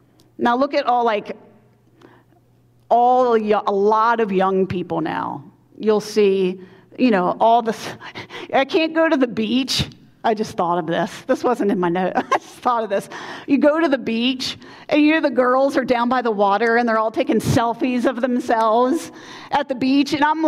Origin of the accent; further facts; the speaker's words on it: Maryland, United States; also born or lived in New England; Now, I grew up in Maryland, so I wasn't south or north. I was kind of like in the middle. So I grew up not too far from Baltimore.